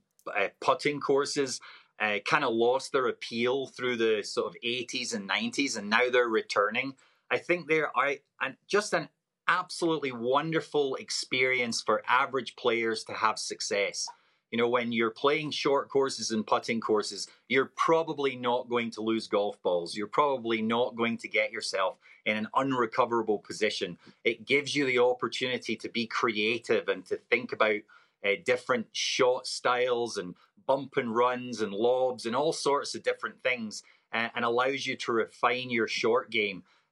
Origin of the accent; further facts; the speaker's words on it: Scotland, United Kingdom; Being a Scotsman, born and raised